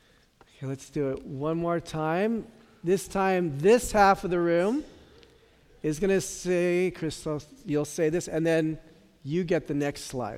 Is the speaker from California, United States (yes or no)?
yes; San Francisco, California, United States; also born or lived in Boston, United States; Growing up, I grew up in San Francisco, and I like to say I was, even though I'm Armenian, I was raised Jewish.